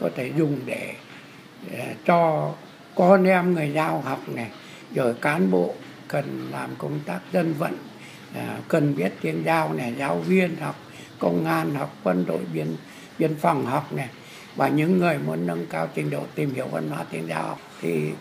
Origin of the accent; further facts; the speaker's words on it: Bắc Kạn, Vietnam; born there; Tôi sinh ra trên Bắc Cạn cũng được theo các anh chị tiếp thu cái nền văn hóa dân tộc Dao ấy